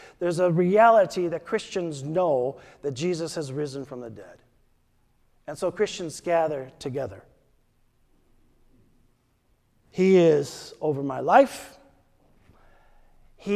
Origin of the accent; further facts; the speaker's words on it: Wisconsin, United States; Some of you know that I'm from Wisconsin.